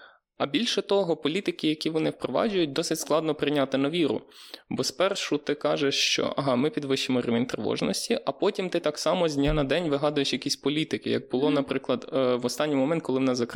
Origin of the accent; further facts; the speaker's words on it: Kalush, Ivano-Frankivsk Oblast, Ukraine; Я з Калуша, і я часом читаю місцеві новини.